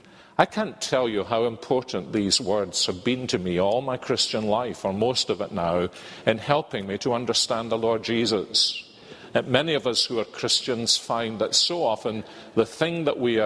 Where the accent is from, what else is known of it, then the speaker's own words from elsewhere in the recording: Scotland, United Kingdom; It's to me, I'm Scottish, and we in Scottish marriage services, we don't say, "You may now kiss your bride."